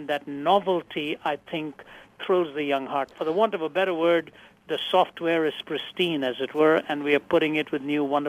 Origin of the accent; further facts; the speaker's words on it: India; moved away as an adult; also born or lived in Canada; now in United States; I was raised in India, in Asia, raised in an Indian home as an Indian youngster, and yet I went to Canada when I was 20, moved with my family.